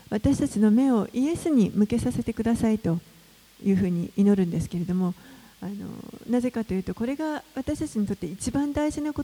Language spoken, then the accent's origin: Japanese; Seattle, Washington, United States; そして私の出身のシアトルは、まあ、またその下で次世代